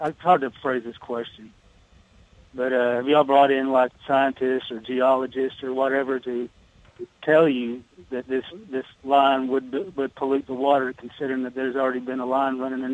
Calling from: Dallas, Texas, United States; Dallas, Texas.

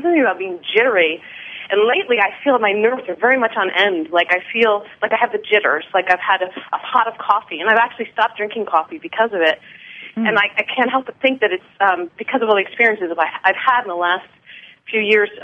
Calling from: Glendale, California, United States; Glendale, California. Which is near Los Angeles. Do you know it?

